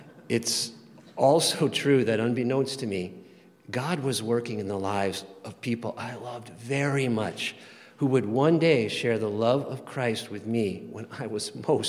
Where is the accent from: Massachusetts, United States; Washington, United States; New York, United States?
New York, United States; Long Island; I grew up on Long Island during the 60s and 70s in a church-going Catholic family.